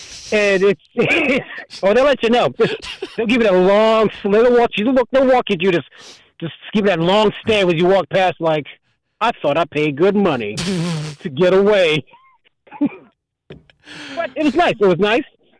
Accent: New Jersey, United States; That's inflection, but to me, it's number one because I'm from Jersey.

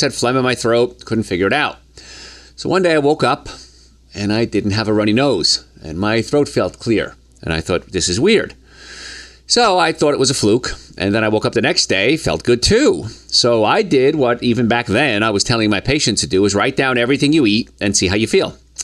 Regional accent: Hoboken, New Jersey, United States; And growing up in Hoboken, New Jersey, there was a lot of brick oven bakeries there

